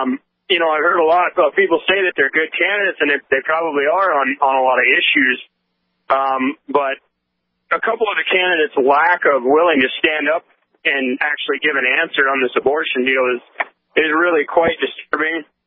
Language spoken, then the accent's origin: English; South Dakota, United States; Hey, I know I'm from South Dakota, so I don't really have skin in this game.